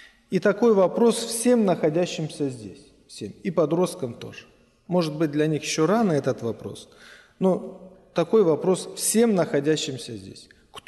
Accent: Moldova; я с Молдавии.

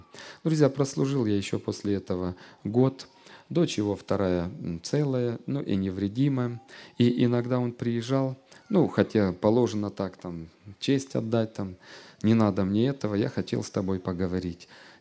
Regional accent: Kislovodsk, Stavropol Krai, Russia; я еще в детстве жил в Кисловодске

